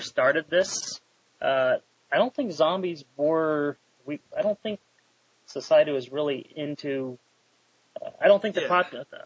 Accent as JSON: {"language": "English", "town": "Huntington Beach", "region": "California", "country": "United States", "said": "But I am originally from Huntington Beach, California."}